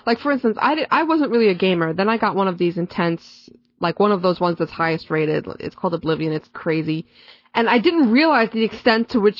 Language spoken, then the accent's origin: English; New York, United States; Maybe I'm just a New Yorker.